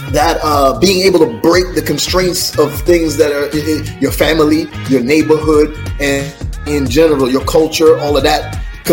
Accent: Jamaica; I told you I'm from Jamaica

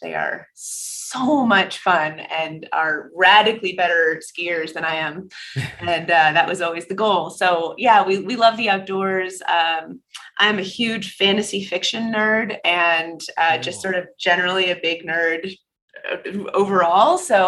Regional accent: California, United States; So I grew up in Northern California, the oldest of three girls.

